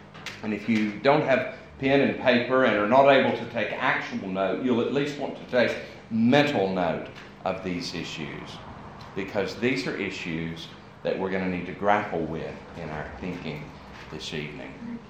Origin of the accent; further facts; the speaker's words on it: United States; accent: American; I apologize for the effect that my American accent may be having on your spelling at the moment.